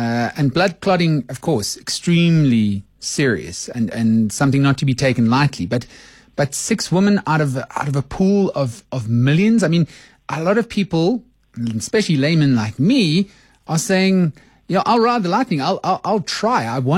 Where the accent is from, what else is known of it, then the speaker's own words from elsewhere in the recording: South Africa; just as a South African, you can understand that your average person in the street is getting rather frustrated